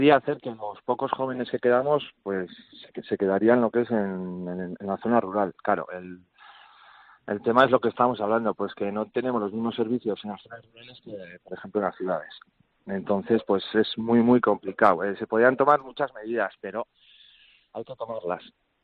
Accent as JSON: {"language": "Spanish", "region": "Navarre", "country": "Spain", "said": "Pues sí, aquí en el Valle de Aguilar, por ejemplo, tenemos a 5 kilómetros de mi pueblo, hacia Aguilar de Codes, tenemos a Zuelo"}